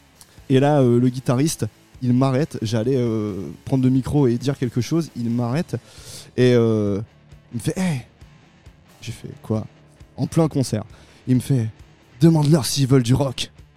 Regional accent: Troyes, Grand Est, France; born there; On va aller en septembre à Troyes, qui est ma ville natale.

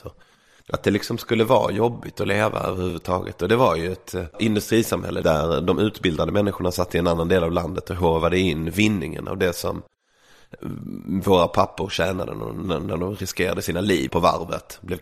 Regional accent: Malmö, Skåne, Sweden; Folk brukar gissa att jag kommer från Lund. Det glider nog. Jag är lite dialektalt labil sådär. Det Malmö som jag växte upp

